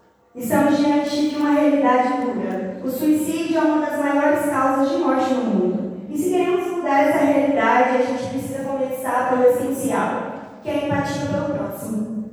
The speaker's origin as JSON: {"language": "Portuguese", "country": "Brazil", "said": "mas que eu sou brasileira, e é um sonho meu"}